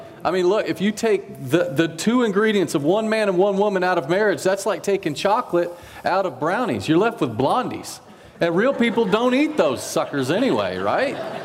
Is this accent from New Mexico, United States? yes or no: no; Charlotte, North Carolina, United States; Jason and I, we are from Charlotte.